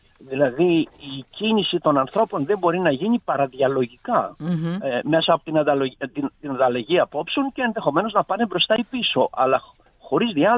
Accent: Greece; επειδή εμείς είμαστε Έλληνες και έχουμε ξεχάσει ότι είμαστε Έλληνες.

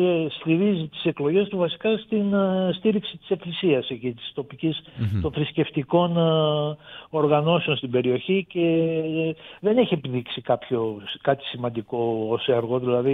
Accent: Kozani, Western Macedonia, Greece; παρόλο είμαι από την Κοζάνη

